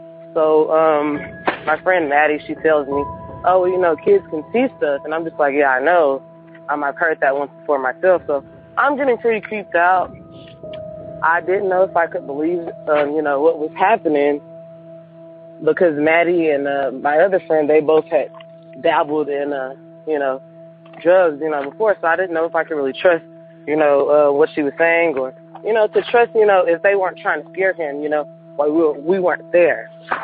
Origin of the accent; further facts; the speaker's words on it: Houston, Texas, United States; I'm from Houston, Texas.